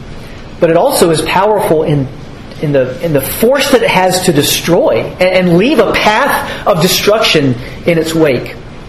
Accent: Georgia, United States; Growing up in Georgia, a lot of times for vacation, we would drive up to the mountains of North Georgia, or even to the Smoky Mountains, for spring break.

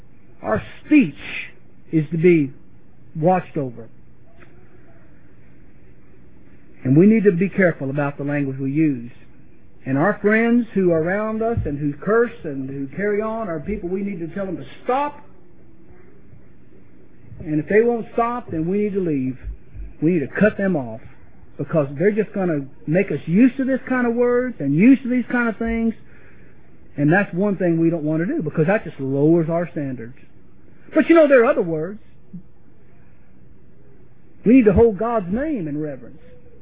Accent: Ireland; I'm Irish and I don't curse.

